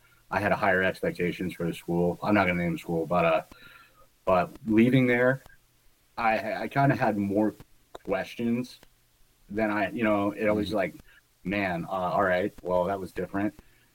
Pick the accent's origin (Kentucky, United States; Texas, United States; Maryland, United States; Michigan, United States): Michigan, United States; now in New York, United States; Originally, I grew up in Michigan, but I settled in upstate New York.